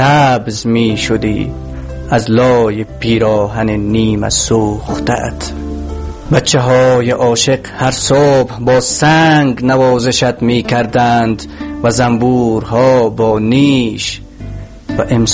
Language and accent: Persian; Balkh, Afghanistan; born there; در ولایت بلخ به دنیا آمدم.